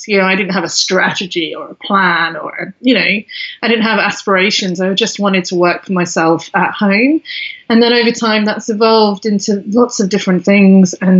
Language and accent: English; Crewe, North West England, United Kingdom; born there; So I was born in a place called Crewe in near Manchester, which is famous for its railway station, which is pretty dang exciting. And then I moved down south to a place called Henley-on-Thames, which is very posh and hoity-toity. So my accent morphs